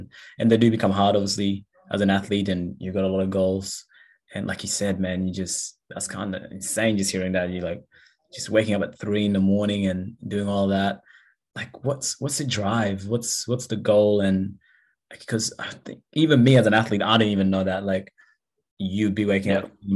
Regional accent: Australia; and I'm Indigenous Australian.

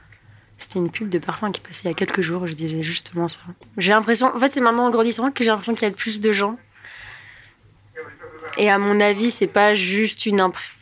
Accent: Côte d’Ivoire; born there; also born or lived in France; Quand je suis née, ils étaient en Côte d'Ivoire, mais je ne me rappelle pas parce que j'avais qu'un an. Après, j'ai fait 4 ans en France.

